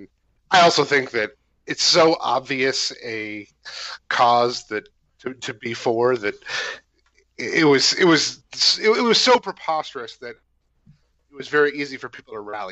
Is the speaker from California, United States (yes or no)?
yes; San Francisco, California, United States; I grew up in San Francisco, and my wife and I lived there for a long time.